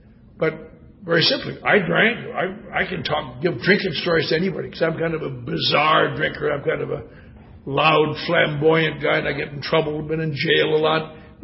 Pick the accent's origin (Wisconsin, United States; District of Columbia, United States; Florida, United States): Wisconsin, United States; I was raised in the Norwegian Lutheran Church. Very nice church up in Wisconsin.